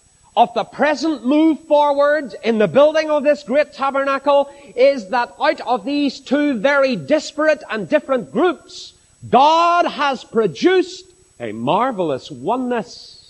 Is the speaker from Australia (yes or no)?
no; Belfast, Northern Ireland, United Kingdom; Where are you from? Belfast. Just wait there.